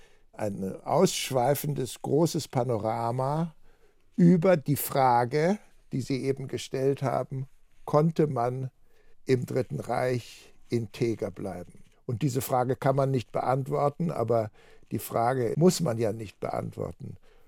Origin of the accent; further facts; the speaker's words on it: Munich, Bavaria, Germany; also ich bin ja in München aufgewachsen